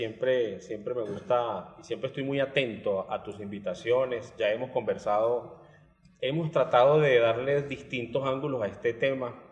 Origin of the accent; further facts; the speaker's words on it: Venezuela; moved away; desde mi punto de vista como venezolano, como migrante también que soy